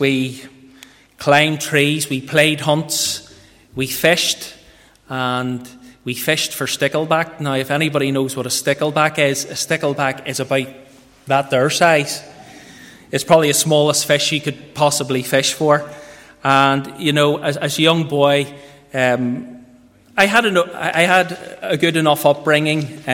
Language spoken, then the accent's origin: English; Bangor, Northern Ireland, United Kingdom; I was born in the Roman Catholic family. And away back then, we lived in a place in Bangor called Kilcooley.